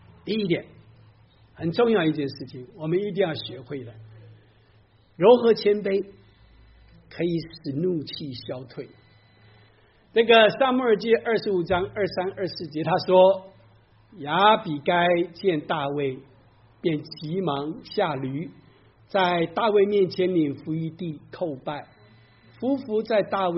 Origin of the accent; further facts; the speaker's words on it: Taiwan; 因为我是1950年在台湾出生的，那时候生下来是没鞋子没裤子，天天打赤脚满街跑啊。